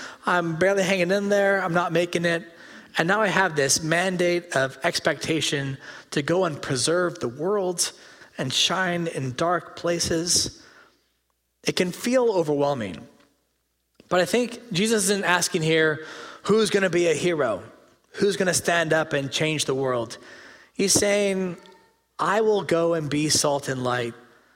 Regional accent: Regina, Saskatchewan, Canada; I mentioned I grew up in Regina in Saskatchewan

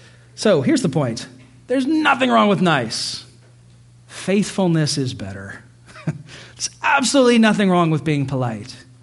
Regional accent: United States; I'm an American. I'm allowed to say this because we're not nice.

